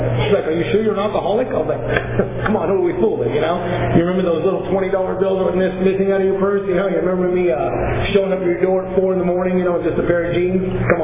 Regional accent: Lompoc, California, United States; I grew up in this little town. I'm from Fresno, but I'm not from Fresno. I grew up in this little town called Lompoc, out on the coast.

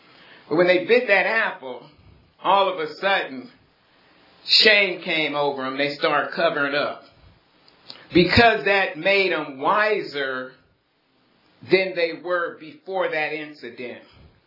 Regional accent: Los Angeles, California, United States; I was born partially raised in the Watts part of Los Angeles.

